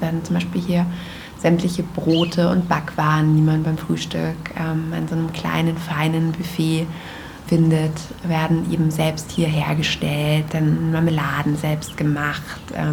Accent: Germany; Wir sind selber Deutsche

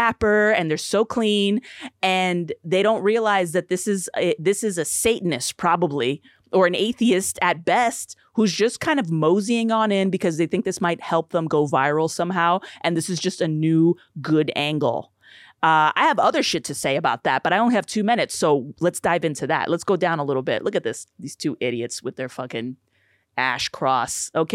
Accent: New York City, New York, United States; because I come from New York City

